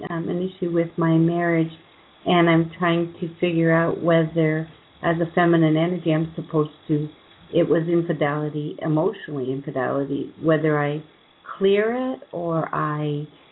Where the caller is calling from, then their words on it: Toronto, Ontario, Canada; Calling from just outside of Toronto, and my dream's always been to go to Hawaii.